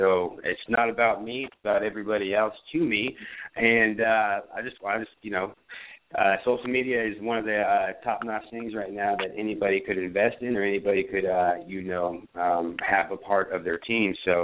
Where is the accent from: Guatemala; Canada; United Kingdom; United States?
United States; Austin, Texas; I know you're from Houston. I'm from Austin. You know what I'm saying? So I got much Texas love for what you're doing out there.